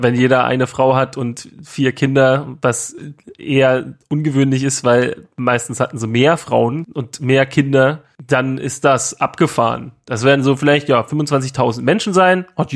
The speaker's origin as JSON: {"language": "German", "town": "Rathenow", "region": "Brandenburg", "country": "Germany", "tie": "born or raised there", "said": "Also ich mag auch Rathenow. Mag ich? Ja, mag ich. Ist halt meine Heimat auch."}